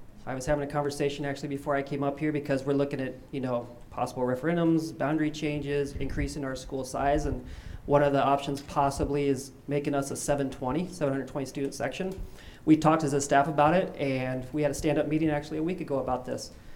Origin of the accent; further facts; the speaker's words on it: Alabama, United States; I'm from Alabama, by the way. Roll Tide.